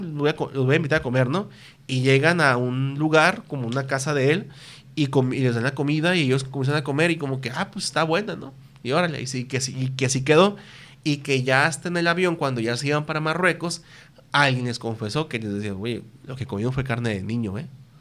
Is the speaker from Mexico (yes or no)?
yes; Mexico; muchas de esas no hacemos como mexicanos, que ya estamos acostumbrados